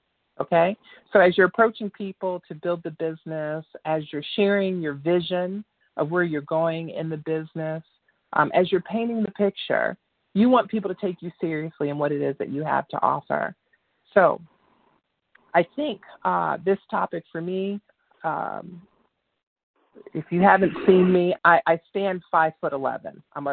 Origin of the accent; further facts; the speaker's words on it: Chicago, Illinois, United States; And right now I'm actually, I'm from Chicago, Illinois. That's where I build the business.